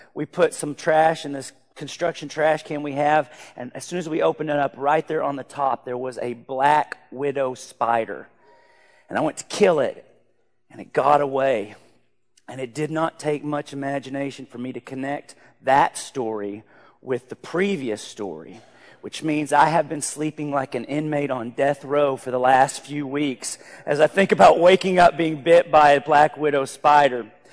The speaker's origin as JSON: {"language": "English", "region": "Arkansas", "country": "United States", "tie": "born or raised there", "said": "Growing up in Arkansas around a lot of rural friends and family, we had this saying"}